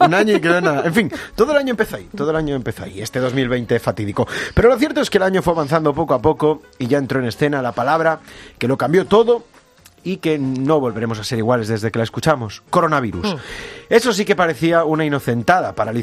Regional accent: Santiago de Compostela, Galicia, Spain; Mi tierra, sí.

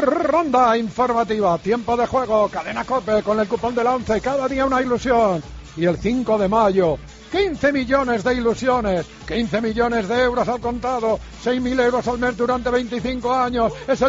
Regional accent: Padrón, Galicia, Spain; de mi pueblo, de Padrón.

